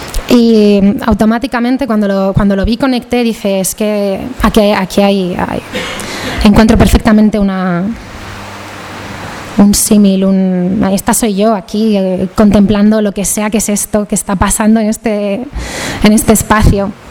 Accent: Spain; somos jóvenes españoles con mucha formación, con idiomas, con muchas capacidades

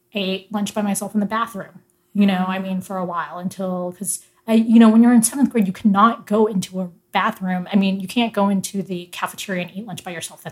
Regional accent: Colorado, United States; Because I had all these great friends growing up in Colorado, and I maintained such a close connection with them. And then all of a sudden, I moved to this place, and I feel like I couldn't make a connection with anybody.

